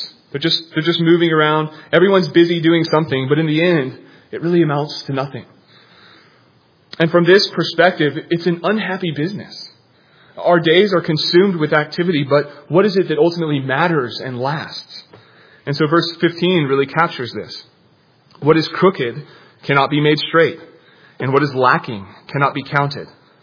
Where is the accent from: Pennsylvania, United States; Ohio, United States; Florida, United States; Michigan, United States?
Florida, United States; I'm from Florida, so this still fascinates me.